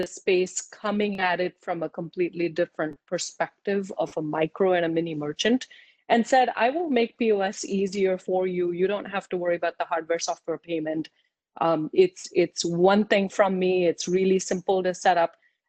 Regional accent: India; what really defines me is actually the fact that I am born and brought up in India.

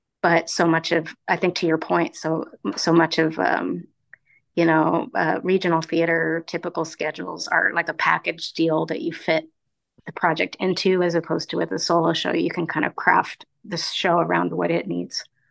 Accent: Denver, Colorado, United States; I'm from Colorado, Denver, born and raised

